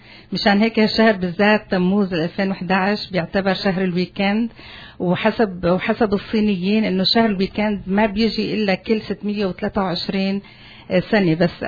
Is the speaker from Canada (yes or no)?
yes; Canada; بس كمان نحن كنديين مفتخر كمان